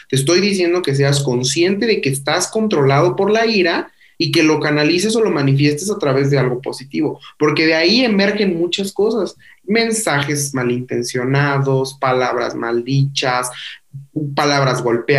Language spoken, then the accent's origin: Spanish; Mexico; como buenos mexicanos, realmente la ira es la pérdida del control